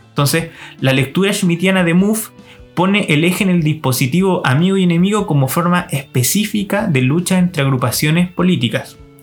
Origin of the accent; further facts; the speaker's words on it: Santiago, Santiago Metropolitan Region, Chile; para los que somos santiaguinos y todos los chilenos en general